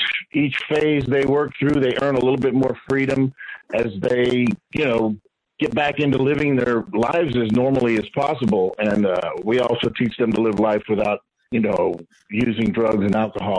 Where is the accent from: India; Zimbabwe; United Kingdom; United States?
United States; Florida; I grew up in South Florida, you know, the old days, championship wrestling from Florida with Dusty Rhodes, Ric Flair, you know, Barry Windham, Lex Luger.